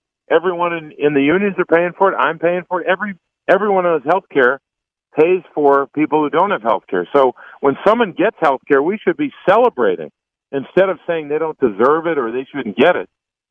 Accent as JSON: {"language": "English", "region": "Pennsylvania", "country": "United States", "tie": "born or raised there", "said": "Look, I grew up in Pennsylvania in politics."}